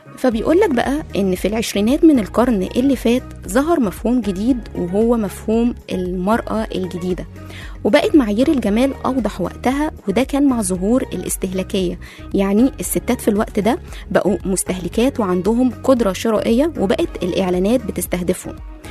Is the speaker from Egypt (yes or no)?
yes; Egypt; وعندنا في مصر القديمة كانت الرجالة بتلبس اساور وخواتم